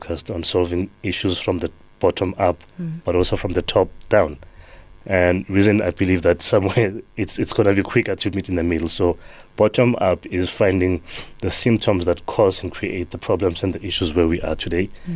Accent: Soweto, Gauteng, South Africa; I grew up in Soweto

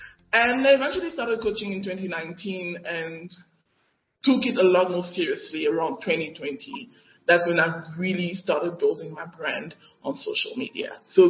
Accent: South Africa; I'm a girl from South Africa. I live in Bellevue, Cape Town.

